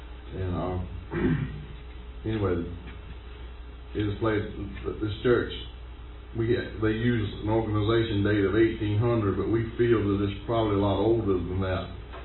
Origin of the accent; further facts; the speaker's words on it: Ulmer, South Carolina, United States; from Ulmer, South Carolina. How many of you know where Ulmer is?